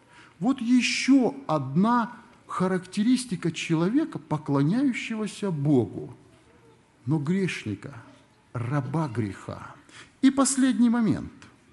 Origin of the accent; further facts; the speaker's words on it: Kyrgyzstan; Вот если в стране, я из Киргизии родом, особенно в последние годы